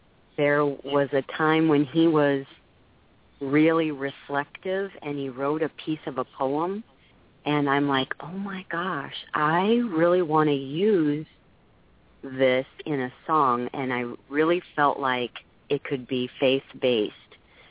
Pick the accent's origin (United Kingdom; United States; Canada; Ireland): United States; Waverly, Iowa; And then eventually came back and worked in my hometown area, which is in Waverly, Iowa, for kind of a soft rock station.